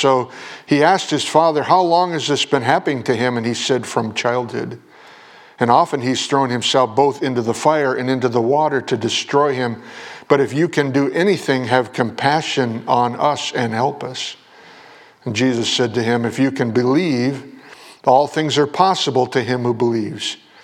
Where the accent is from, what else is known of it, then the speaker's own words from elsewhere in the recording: Vermont, United States; also born or lived in Adirondacks, United States; I grew up in the Green Mountains of Vermont and loved the mountains and loved to see. I could look out my bedroom window and see the mountains.